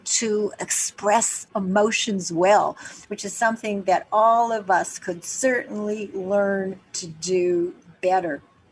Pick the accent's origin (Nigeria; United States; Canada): Canada; Winnipeg, Manitoba; when I was a teenager growing up in Winnipeg, Canada